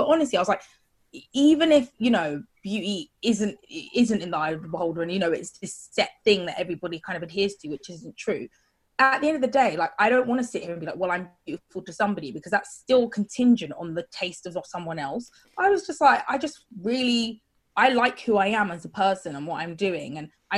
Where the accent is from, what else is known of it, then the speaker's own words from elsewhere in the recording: United Kingdom; growing up in Britain